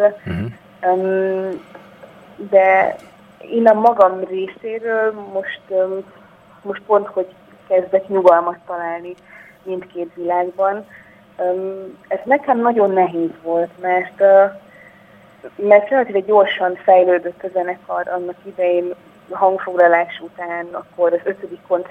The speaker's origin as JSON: {"language": "Hungarian", "town": "Szombathely", "region": "Vas", "country": "Hungary", "said": "mert én szombathelyi vagyok, és ezért mindig különös élmény hazai pályán játszani."}